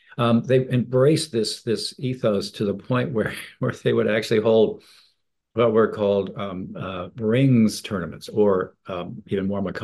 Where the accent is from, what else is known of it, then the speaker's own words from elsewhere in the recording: Freeport, New York, United States; Long Island, Semper Fi. I grew up in Freeport.